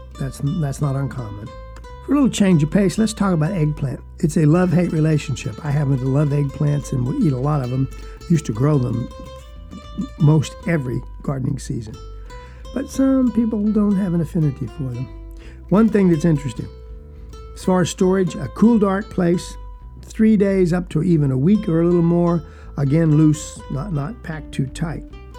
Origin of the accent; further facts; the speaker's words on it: Georgia, United States; I'm from South Georgia, folks.